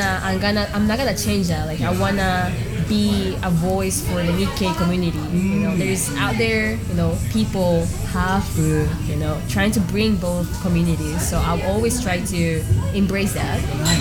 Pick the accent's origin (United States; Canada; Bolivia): Bolivia; But I was born and raised in Bolivia, so I know I'm way more Latino.